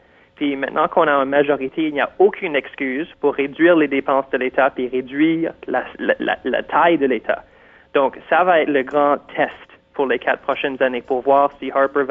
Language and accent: French; Toronto, Ontario, Canada; moved away as an adult; now in Quebec, Canada; Je viens du Canada anglais. Moi, je suis né à Toronto, j'ai agrandi à Toronto, mais je vis au Québec depuis 7 ans, puis j'ai fait mon bac à l'Université Laval.